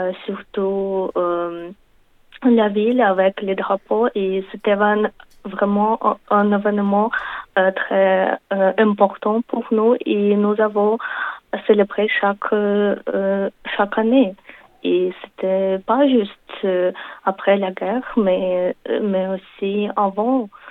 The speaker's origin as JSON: {"language": "French", "town": "Vinnytsia", "region": "Vinnytsia Oblast", "country": "Ukraine", "tie": "born or raised there", "second_language": "French", "said": "ma ville natale, ça s'appelle Vinnytsia."}